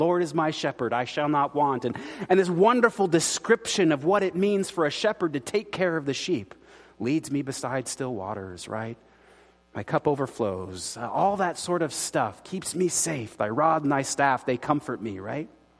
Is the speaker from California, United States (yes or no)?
yes; California, United States; born there; also born or lived in Colorado Springs / Kansas City / Alaska; I was born in Southern California in big cities, so I didn't have much agrarian experience there. And moved to Colorado Springs